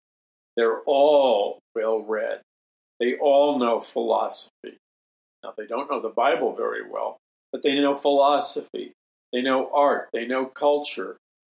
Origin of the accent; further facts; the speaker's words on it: New York City, New York, United States; when I was a young boy, I grew up in New York City. So short subway ride, and I was in Manhattan